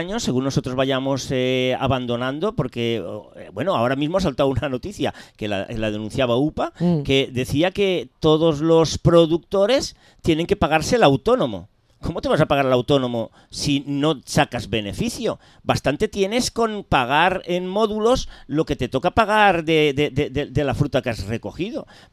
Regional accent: Spain; vamos a hacerle ya, pero como españoles, porque la economía es circular

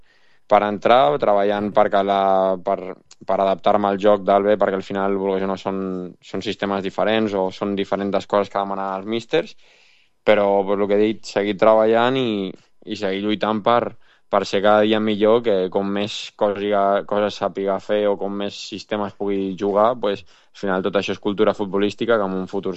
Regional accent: Amposta, Catalonia, Spain; bueno, soc d'Amposta, que està al costat, llavors acudar-me no ha sigut gaire complicat

